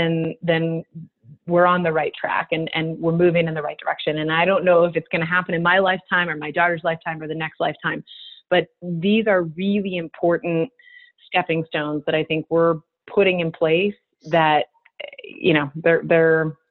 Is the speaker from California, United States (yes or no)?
no; Pennsylvania, United States; So admittedly, I have never lived anywhere else. Born and raised here. … from Ide Town, if that means anything to you.